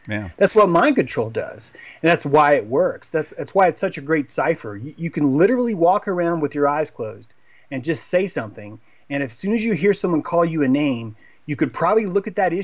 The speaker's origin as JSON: {"language": "English", "region": "the South", "country": "United States", "tie": "born or raised there", "said": "this is actually a benefit of growing up in the South. I was able to grow up and go locally to the Chickamauga battlefield and listen to history"}